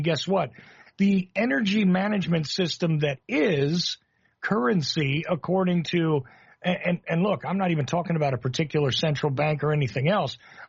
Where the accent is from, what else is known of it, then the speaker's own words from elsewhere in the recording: Northeast, United States; now in Macon, United States; It's not where I grew up, but I grew up in the Northeast, New York, New Jersey area